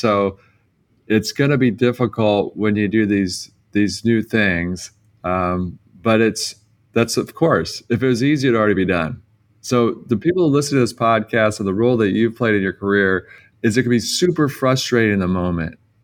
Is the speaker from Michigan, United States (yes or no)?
yes; Detroit, Michigan, United States; I come from Detroit.